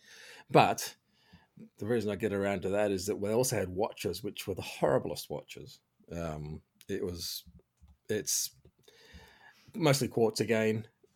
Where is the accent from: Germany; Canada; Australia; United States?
Australia; And as well, I'm an Aussie.